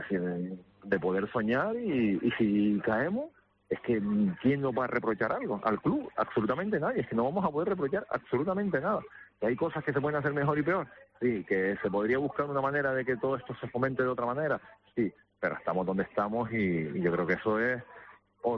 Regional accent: Canary Islands, Spain; soy isleño, soy gran canario y canario.

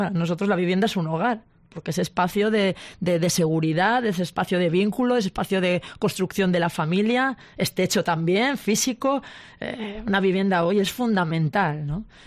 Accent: Valencian Community, Spain; como ciudadanos, como creyentes, como valencianos y valencianas

